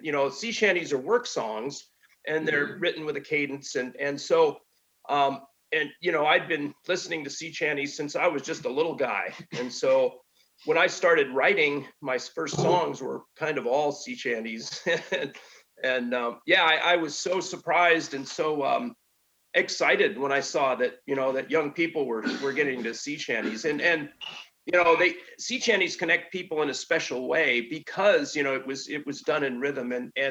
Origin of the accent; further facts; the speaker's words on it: Maine, United States; born there; And I was born in Maine, you know